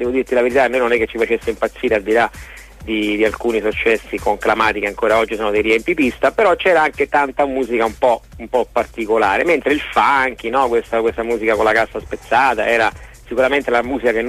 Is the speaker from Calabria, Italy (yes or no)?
no; Rome, Lazio, Italy; Roma, la città, quella che sta al centro d'Italia.